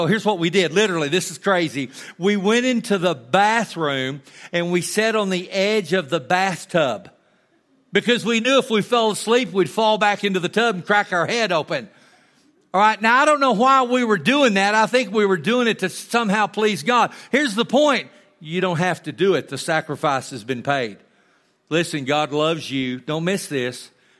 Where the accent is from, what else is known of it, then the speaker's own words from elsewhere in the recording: Amarillo, Texas, United States; Listen, I grew up in Amarillo, Texas. I lived at 2722 Nebraska Street.